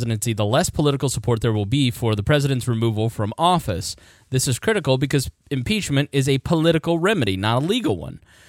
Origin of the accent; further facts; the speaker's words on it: Indiana, United States; And I'm from Indiana, and I can tell you Mike Pence was...